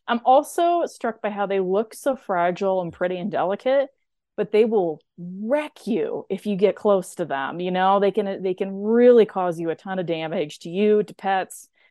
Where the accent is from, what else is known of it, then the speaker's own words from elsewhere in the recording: Missouri, United States; also born or lived in Nebraska; You know, I grew up in Missouri and Nebraska. Certainly deer are very plentiful.